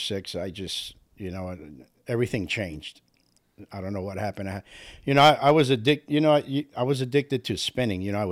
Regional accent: Miami, Florida, United States; also born or lived in Cuba; I'm from Miami. Mm-hmm. You know, I was actually born in Cuba. I got here when I was 18 months old.

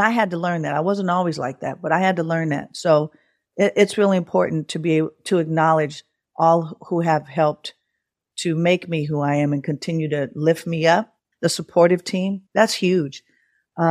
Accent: Oakland, California, United States; So I moved out of, I moved from Oakland where I was born and raised.

